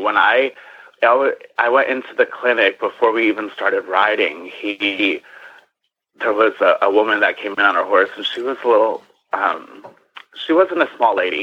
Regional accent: Connecticut, United States; And I just moved home. I grew up in Connecticut.

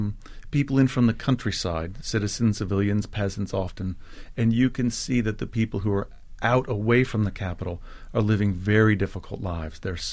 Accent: United States; As an American, it used to be impossible to go, and then it was very difficult.

